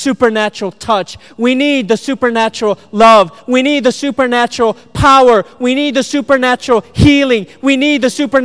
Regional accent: Minnesota, United States; I'm from Minnesota, you're from Texas. I'm Asian, some of you are Caucasian

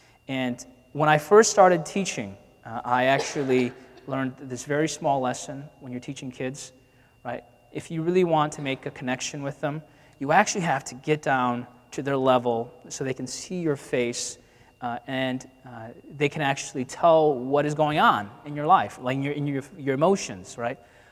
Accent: Detroit, Michigan, United States; I grew up in Detroit, and that might be a surprise for you all. Or maybe not, right? I grew up in Detroit

